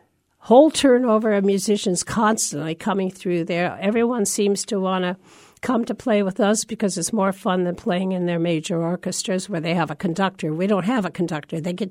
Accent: North Dakota, United States; I am from North Dakota. I graduated from Grand Forks Central, and we're going to be playing in Grand Forks for the first time this year.

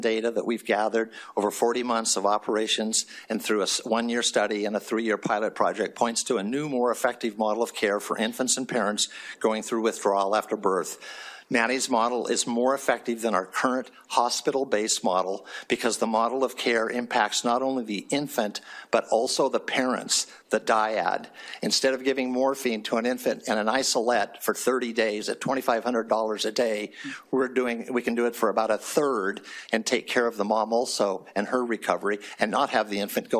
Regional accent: Spokane, Washington, United States; In my hometown of Spokane, the NAS rate is 340% the national rate in 2022

